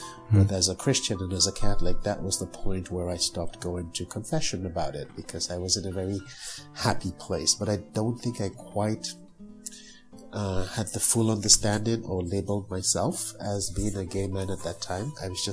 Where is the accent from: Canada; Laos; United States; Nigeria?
Nigeria; Growing up in Nigeria for me was just a wonderful, wonderful experience.